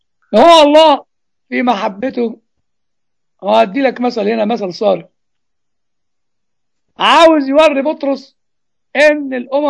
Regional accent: Egypt; لأن الجماعة الطلاينة لما كانوا عندنا في مصر

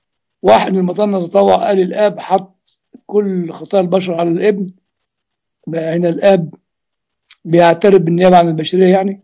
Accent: Egypt; ودخلوه الإخوة الإنجليين عندنا في مصر

